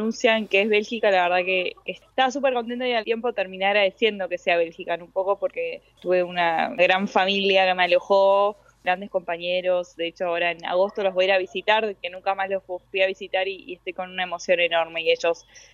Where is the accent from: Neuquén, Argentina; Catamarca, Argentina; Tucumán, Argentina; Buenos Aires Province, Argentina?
Neuquén, Argentina; San Martín de los Andes; also born or lived in Buenos Aires; Yo hice la primaria en el FASTA, que fue cuando nos mudamos de Buenos Aires a San Martín de los Andes, y el secundario lo hice en el CEPEN 28